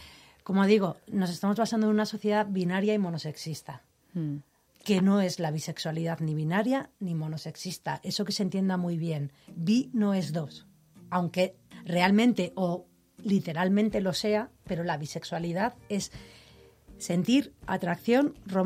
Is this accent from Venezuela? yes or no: no; Basque Country, Spain; que yo soy de Euskadi